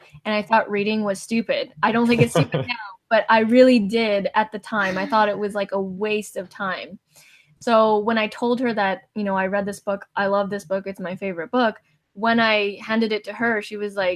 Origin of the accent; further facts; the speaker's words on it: Vancouver, British Columbia, Canada; And we're from Vancouver, Canada, British Columbia, Canada.